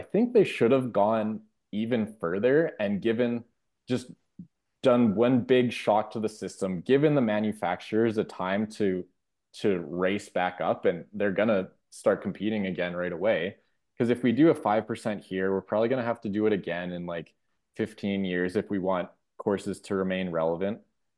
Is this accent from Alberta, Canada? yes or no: yes; Calgary, Alberta, Canada; my home course that I grew up playing in Calgary